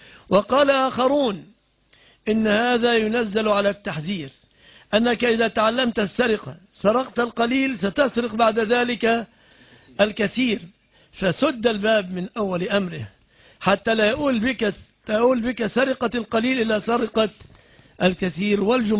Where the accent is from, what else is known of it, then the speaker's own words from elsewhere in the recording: Egypt; لأن إذا انشغلنا كمصريين مثلا بصناعة الشيبسي